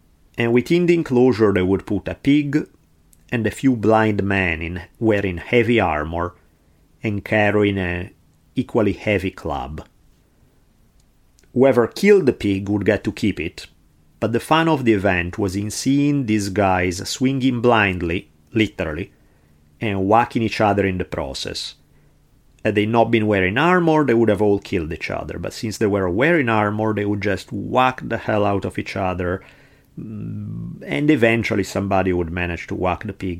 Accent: Milan, Lombardy, Italy; about 2,000 cavalrymen from my hometown of Milan

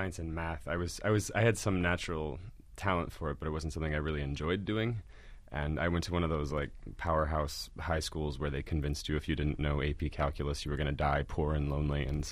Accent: West Des Moines, Iowa, United States; Iowa, out in West Des Moines, Iowa.

